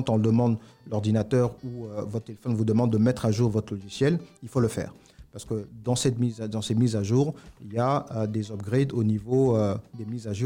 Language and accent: French; Côte d’Ivoire; moved away; c'était le premier retour chez moi en Côte d'Ivoire.